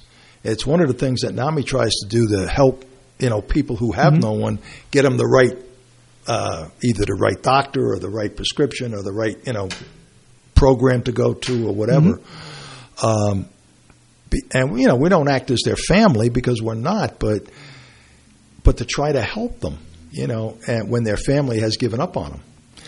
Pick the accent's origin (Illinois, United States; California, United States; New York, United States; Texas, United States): New York, United States; Brooklyn; And I'm from Brooklyn, so they definitely talk with their hands.